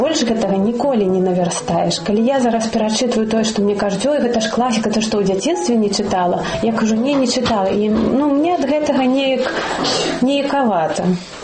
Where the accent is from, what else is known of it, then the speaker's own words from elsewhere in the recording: Ukraine; now in Belarus; допустим, я не беларуска, да, я украінка, ну гэта не важна